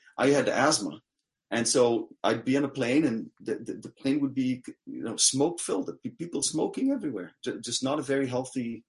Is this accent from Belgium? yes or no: yes; Belgium; my home country of Belgium